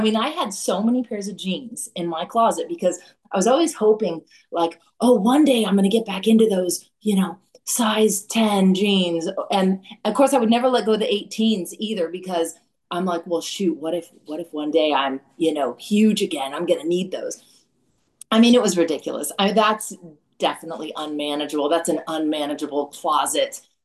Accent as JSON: {"language": "English", "town": "Los Angeles", "region": "California", "country": "United States", "tie": "born or raised there", "lives_now": "Fairhope, United States", "said": "But I'm from Los Angeles, actually. That's where I was born and raised and went to college and got married and had babies and the whole bit."}